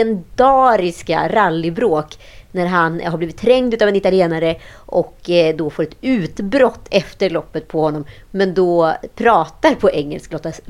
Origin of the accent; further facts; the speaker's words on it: Mälardalen, Sweden; Ja, men vi är ju från Mälardalen. Gnällbältets finest.